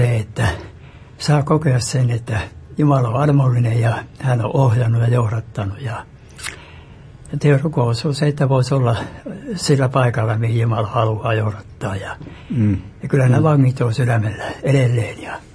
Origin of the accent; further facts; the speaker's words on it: Nivala, Northern Ostrobothnia, Finland; born there; Minä olen syntynyt Nivalassa Pohjois-Pohjanmaalla, mutta minä asuin silloin tuolla niin Kellokoskella ja oli töissä tuolla.